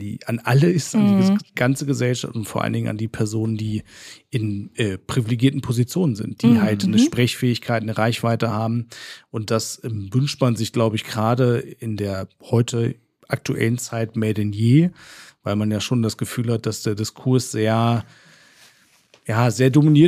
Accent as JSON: {"language": "German", "region": "Lower Saxony", "country": "Germany", "tie": "born there", "said": "Ich so, bin hier gebürtig aus Niedersachsen."}